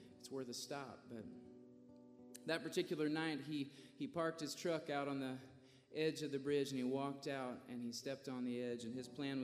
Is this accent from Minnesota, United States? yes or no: no; Virginia, United States; Yeah, well, we're from Virginia, and we don't get out this way too often